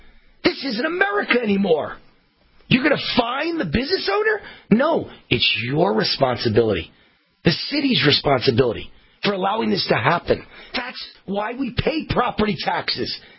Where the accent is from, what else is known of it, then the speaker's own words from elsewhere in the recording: New York, United States; Yes, I'm from New York.